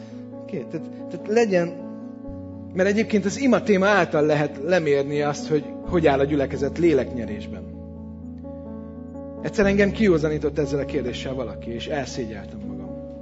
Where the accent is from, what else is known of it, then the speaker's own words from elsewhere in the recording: Budapest, Hungary; 10-akárhány éves voltam otthon, Budapesten, apuéknál